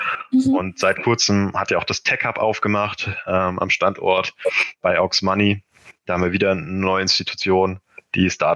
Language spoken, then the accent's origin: German; Frankfurt am Main, Hesse, Germany; now in Düsseldorf, Germany; Und ich bin ursprünglich auch aus Frankfurt am Main, deshalb bin ich auch erst zugezogen.